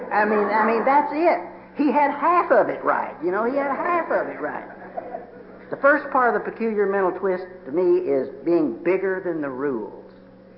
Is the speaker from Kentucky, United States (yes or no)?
yes; Mayfield, Kentucky, United States; I was born and raised in Mayfield.